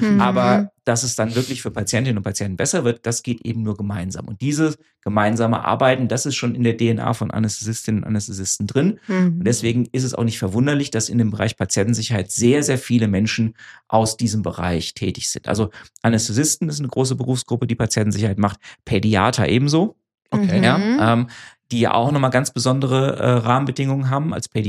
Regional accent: Frankfurt, Hesse, Germany; aber ich bin ja Frankfurter, insofern war das klar, dass ich nach Frankfurt will.

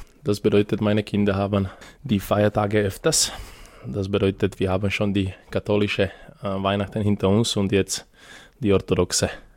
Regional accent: Belgrade, Serbia; born there; German is a second language; Also geboren bin ich in Belgrad, in Serbien, nur bei uns, also ich bin genau dieser Jahrgang, wir sind Kriegskinder, das bedeutet, wir haben gefluchtet

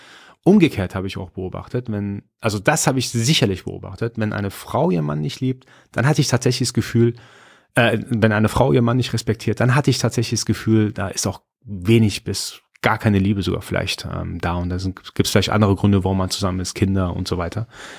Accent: Iran; Also ich bin Iraner, bei uns ist Höflichkeit eine ganz, ganz wichtige Charaktereigenschaft.

